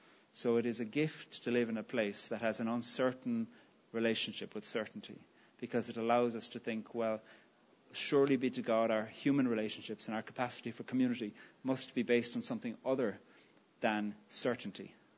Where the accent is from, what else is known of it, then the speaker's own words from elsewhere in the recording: Ireland; And I said, "I'm Irish."